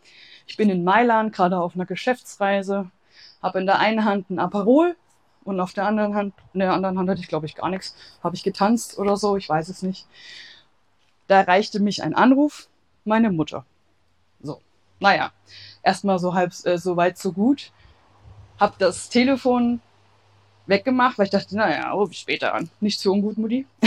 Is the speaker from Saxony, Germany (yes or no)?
yes; Leipzig, Saxony, Germany; born there; now in Würzburg, Germany; ich wohne in Würzburg, bin gebürtig aus Leipzig.